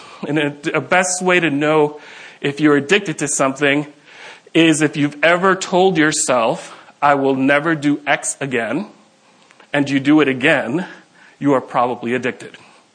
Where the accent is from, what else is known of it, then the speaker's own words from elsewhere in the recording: Manhattan, New York, United States; since I'm from Manhattan, I always think in terms of subways whenever I do this.